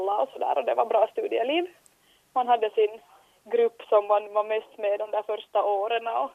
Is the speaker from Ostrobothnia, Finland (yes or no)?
no; Loviisa, Uusimaa, Finland; det är närmare liksom hemma när jag kommer från Lovisa.